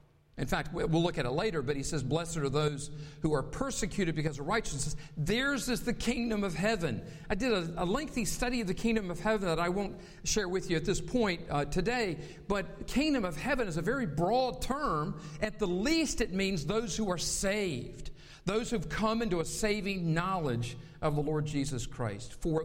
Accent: North Carolina, United States; accent: Southern; I grew up in North Carolina, so I'm a Southerner, even though I've lost most of my Southern accent.

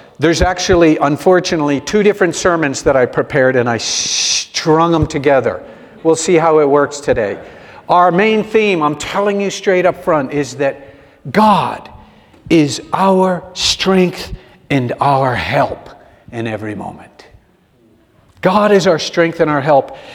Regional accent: New England, United States; So I knew I was from, I'm from New England, maintain traction and just keep going.

